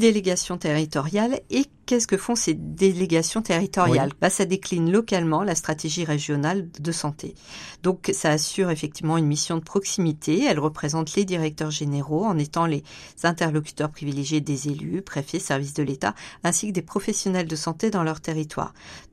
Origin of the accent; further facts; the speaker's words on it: Reims, Grand Est, France; Alors, je suis marnaise, je suis née à Reims. J'ai commencé mes études de médecine à Reims.